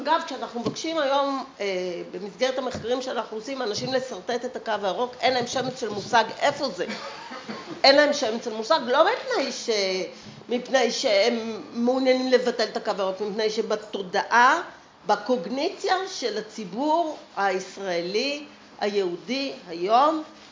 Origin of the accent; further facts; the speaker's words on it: Givatayim, Tel Aviv District, Israel; אני גדלתי וגרה וגדלתי בגבעתיים.